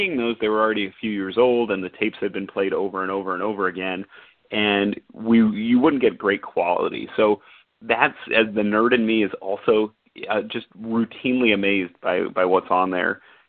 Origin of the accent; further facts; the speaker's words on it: Allentown, Pennsylvania, United States; I grew up in Allentown, so you know, Philadelphia, Morocco, Snuka, for us that was as big as it gets.